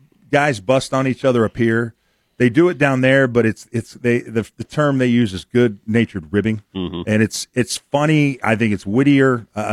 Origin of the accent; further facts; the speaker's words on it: Houston, Texas, United States; I mean, I grew up in Houston, so, you know, when Urban Cowboy came out, that whole soundtrack is just...